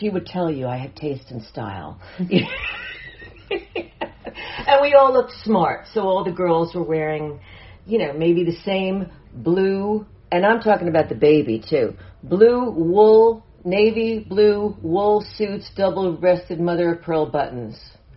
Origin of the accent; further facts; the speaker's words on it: Bronx, New York, United States; born there; So I was born in the Bronx.